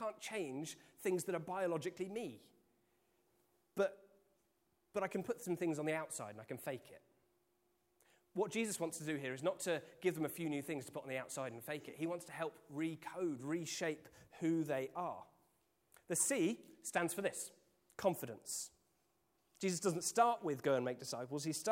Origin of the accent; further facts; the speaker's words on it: Reading, South East England, United Kingdom; Now, I mean, when I grew up in Reading, the Wilderness Road was, I mean, it's right in the middle of stuff.